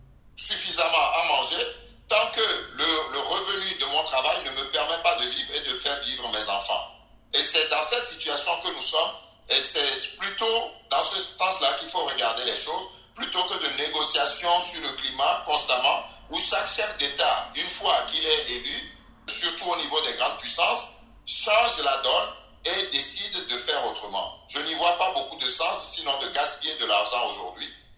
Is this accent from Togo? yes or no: yes; Togo; now in France; je fais quelque chose dans mon pays d'origine pour soutenir mon business. Mais c'est quand j'ai été au creux de la vague, que j'ai tout perdu au Togo